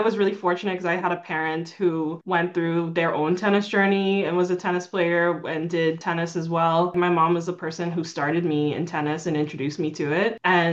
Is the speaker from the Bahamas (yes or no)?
yes; Bahamas; now in United States; I'm from the Bahamas, and playing in the Bahamas was very different from playing in the US.